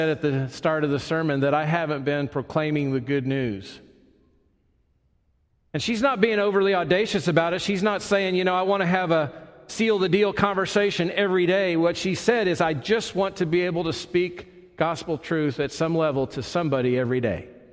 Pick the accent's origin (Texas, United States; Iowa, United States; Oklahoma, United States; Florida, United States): Oklahoma, United States; Oklahoma City; it was the church that was the church I grew up in Oklahoma City.